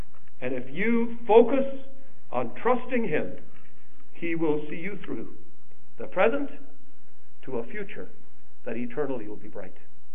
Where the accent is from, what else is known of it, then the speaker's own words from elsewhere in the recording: Canada; By my life circumstances, I'm Canadian. I carry a Canadian passport